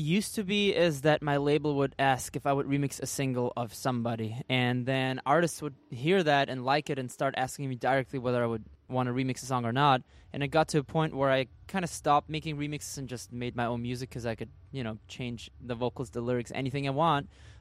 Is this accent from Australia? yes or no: no; Germany; English is a second language; My last name starts with a Z, and I'm from Germany, and we pronounce the Z as Zed.